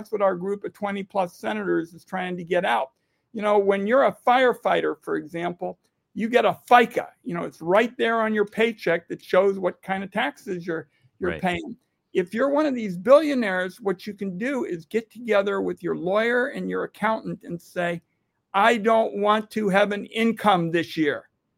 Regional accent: Portland, Oregon, United States; Well, Donald Trump is working very hard at trying to incite violence in my hometown.

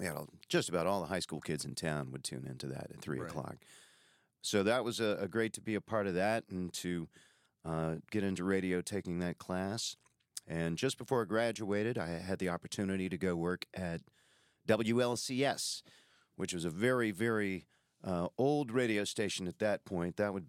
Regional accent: Baton Rouge, Louisiana, United States; Well, I am from right here in Baton Rouge, Louisiana. Long time resident. I've lived in Chicago and Denver for a short while, but have called Baton Rouge home the whole time, and love the town, love the people, love the food.

